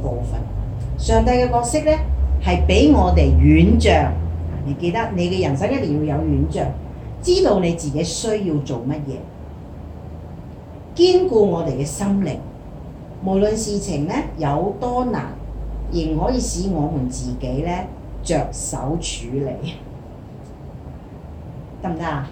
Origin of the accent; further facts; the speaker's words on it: Chaozhou, Pingtung County, Taiwan; born there; 他就去搬去台灣的南部，原來那個就是我的出生地，叫潮州的地方